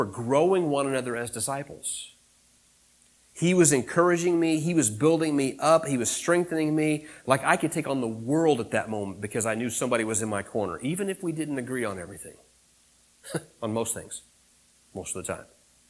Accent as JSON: {"language": "English", "town": "Springfield", "region": "Missouri", "country": "United States", "tie": "born or raised there", "said": "the church I grew up in Springfield"}